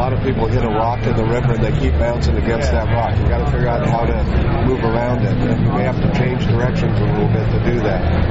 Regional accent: Milwaukie, Oregon, United States; I grew up in Milwaukee, Oregon, which is farm country, and I didn't know anyone in any big city, much less the entertainment industry.

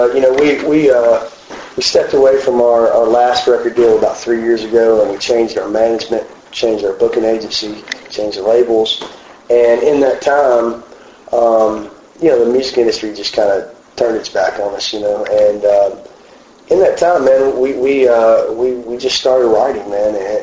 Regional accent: Nashville, Tennessee, United States; I'm from Nashville, Tennessee

